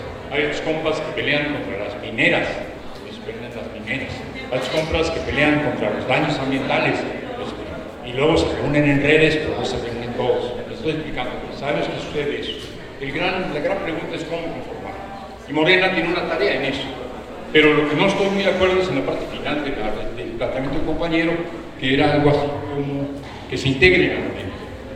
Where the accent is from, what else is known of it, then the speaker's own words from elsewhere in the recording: Chihuahua, Mexico; Y yo soy de Chihuahua y tengo los menonitas